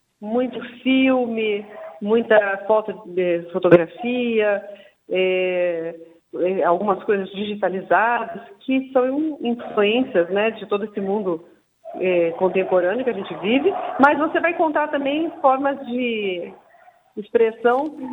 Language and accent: Portuguese; Campinas, São Paulo, Brazil; eu sou de Campinas, me formei em Campinas, meu ateliê é em Campinas.